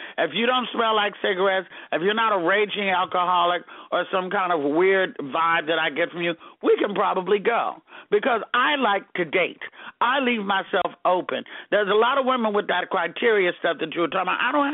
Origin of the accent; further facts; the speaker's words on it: Arkansas, United States; I'm from Arkansas. I don't have any problem.